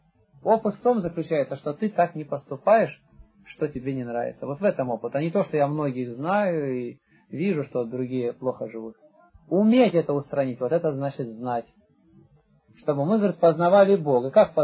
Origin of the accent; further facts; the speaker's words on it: Barnaul, Altai Krai, Russia; Я, например, с Алтайского края.